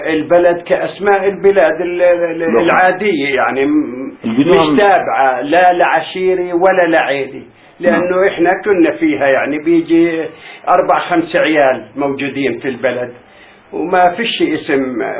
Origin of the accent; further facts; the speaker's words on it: Sarafand al-Sahil, Haifa District, Israel; قريتي الآن مسميينها المحتلين إصروفة،